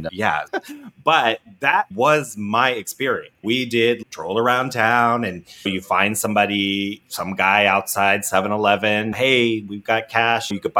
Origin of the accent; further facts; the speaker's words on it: Ohio, United States; if I watch this with people that I grew up with in Ohio, we would recognize these.